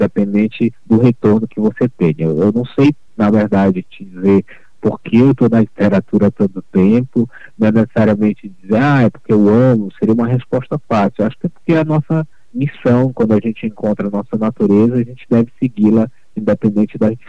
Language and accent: Portuguese; Pará, Brazil; E meu trabalho não é bom só porque eu sou paraense, por isso ou por aquilo.